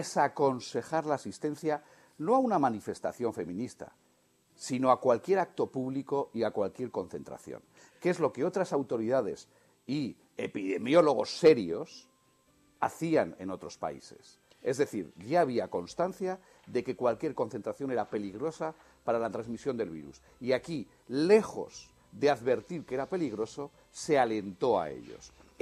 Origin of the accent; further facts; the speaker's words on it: Spain; muchos españoles los que pensamos que precisamente no ha estado a la altura de las circunstancias